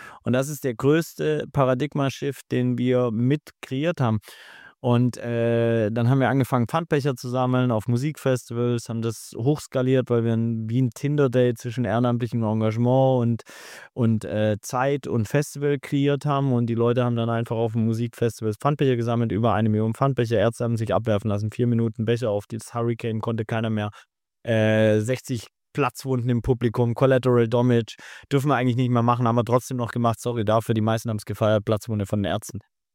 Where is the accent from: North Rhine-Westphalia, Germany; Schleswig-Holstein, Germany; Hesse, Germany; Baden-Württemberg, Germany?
Baden-Württemberg, Germany; Ich bin Schwabe